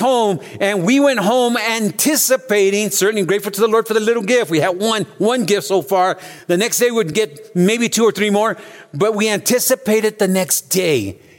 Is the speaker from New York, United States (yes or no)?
no; Los Angeles, California, United States; I was raised in East LA, right? And for Christmas, we were poor, but we went to this Pentecostal church.